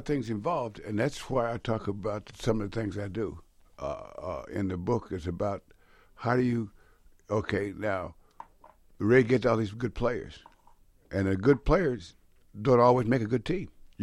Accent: West Coast, United States; Now, I'm from the West Coast. I've never seen any one of these guys play or that style played, okay? So now I come here with the West Coast style.

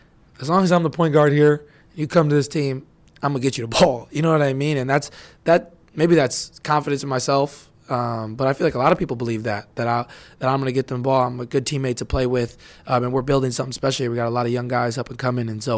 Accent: Wisconsin, United States; because I'm from Wisconsin, and you know, the Bucks weren't good for me growing up

